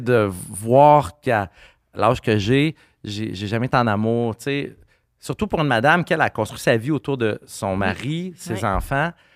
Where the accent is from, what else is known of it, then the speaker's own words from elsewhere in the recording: Rimouski, Quebec, Canada; Mon père a 80, ma mère a 75, je suis de Rimouski.